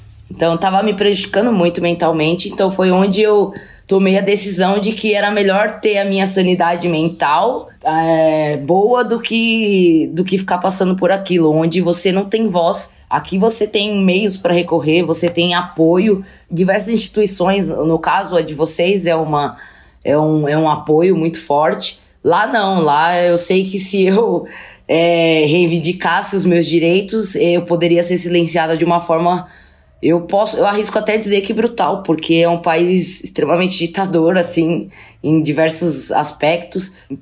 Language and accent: Portuguese; Brazil; Inclusive pelo fato de eu ir sozinha, como brasileira